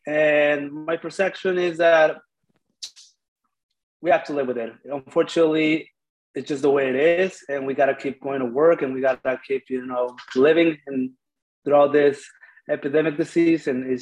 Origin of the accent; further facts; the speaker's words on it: Mexicali, Baja California, Mexico; now in Yuma, United States; I was raised in Mexico, specifically Mexicali. It's just an hour away.